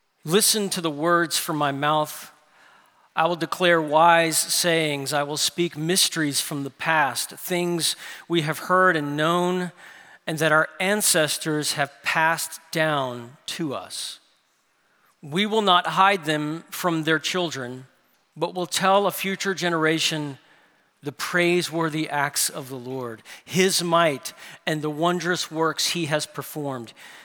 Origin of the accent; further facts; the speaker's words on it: New Orleans, Louisiana, United States; I grew up in New Orleans